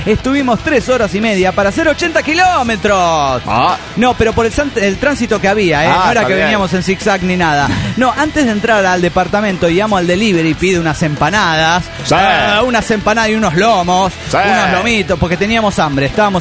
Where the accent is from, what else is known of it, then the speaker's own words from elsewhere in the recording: Delicias, Chihuahua, Mexico; now in Ciudad Juárez, Mexico; Hora de vacaciones en mi ciudad natal, Delicias, Chihuahua.